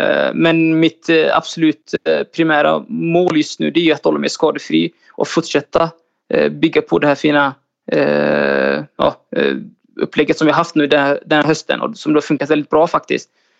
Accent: Somalia; Jag är från Östafrika från början, från Somalia.

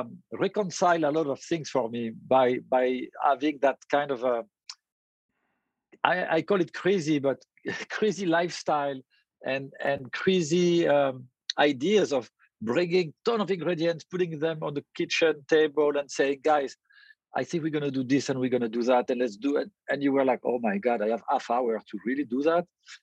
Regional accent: the South, France; English is a second language; now in United States; And Gilbert was from Brittany and I was from the South.

